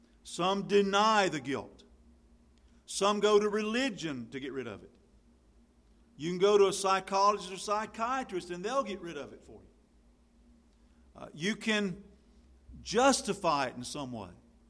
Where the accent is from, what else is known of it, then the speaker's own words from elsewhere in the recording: Ireland; I'm an Irish person, so I've got to lose my temper.